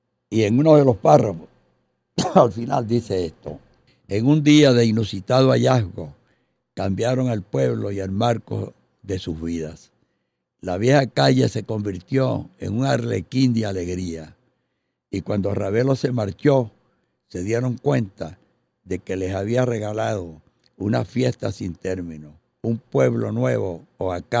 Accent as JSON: {"language": "Spanish", "town": "Caripito", "region": "Monagas", "country": "Venezuela", "said": "hice esa primera experiencia allá en Caripito, en los Cerritos, en mi tierra"}